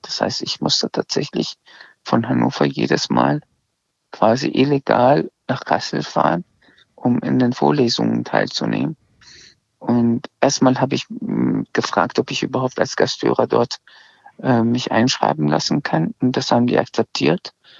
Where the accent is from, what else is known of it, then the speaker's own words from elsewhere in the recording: Iran; first language Azerbaijani; German is a second language; keine Sprache ist wirklich meine Muttersprache, also eine Sprache, wo ich beheimatet bin, weder Deutsch noch Persisch, was die Amtssprache im Iran ist. Meine Muttersprache ist Aserisch